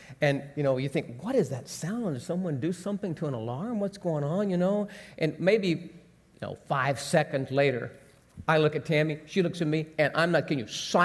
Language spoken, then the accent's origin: English; the South, United States; I'm from the South. We do weird things.